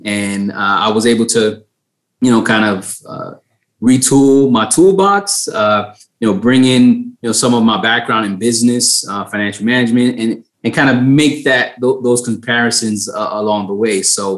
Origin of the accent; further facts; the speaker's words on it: Bronx, New York, United States; now in Poughkeepsie, United States; I'm originally from the Bronx as well, born and raised, and you know, family still living down there. I currently live up in Dutchess County in Poughkeepsie